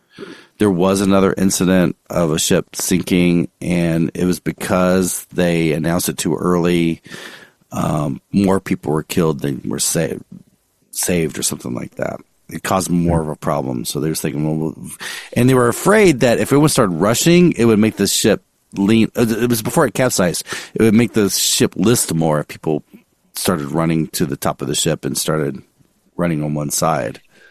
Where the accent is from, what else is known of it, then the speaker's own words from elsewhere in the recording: Gulf Coast, United States; Cause you know, I'm from the Gulf Coast and we're always, we went on the boat. We're always near those oil rigs.